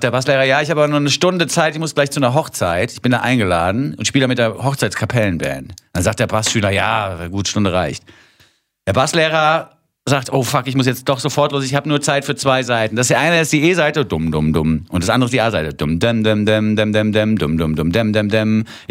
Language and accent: German; Nuremberg, Bavaria, Germany; Hallo, ich komme aus Nürnberg.